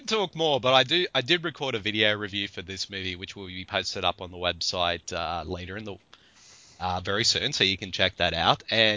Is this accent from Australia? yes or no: yes; Australia; Because I'm Australian and I'm terrible.